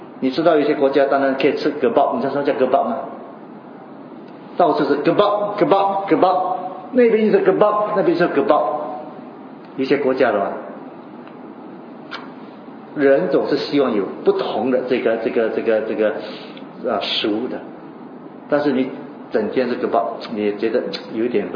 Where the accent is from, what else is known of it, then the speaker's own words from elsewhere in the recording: Singapore; 我们新加坡人绝对不可以再埋怨了